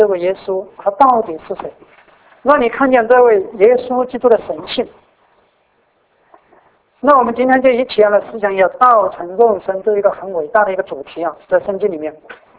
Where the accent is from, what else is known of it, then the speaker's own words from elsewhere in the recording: China; 那对我们中国人来说，你读的那个约翰福音第一章第一节到第二节